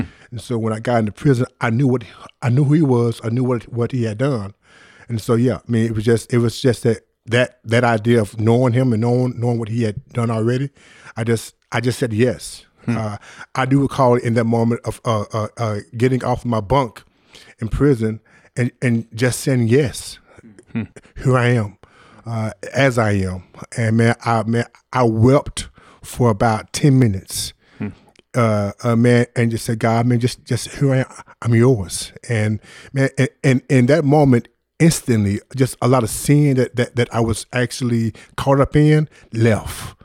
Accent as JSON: {"language": "English", "town": "Dallas", "region": "Texas", "country": "United States", "said": "And I'm from Oak Cliff, but I had never heard of Tony Evans."}